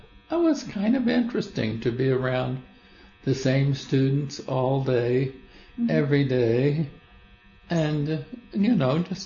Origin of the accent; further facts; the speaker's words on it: Ozark, Missouri, United States; born or raised there